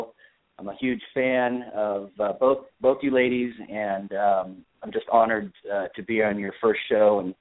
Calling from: Marina, California, United States; I'm calling from Marina, California

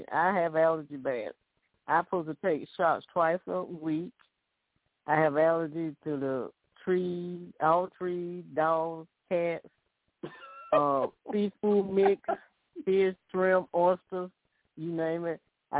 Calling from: Alabama, United States; from Alabama.

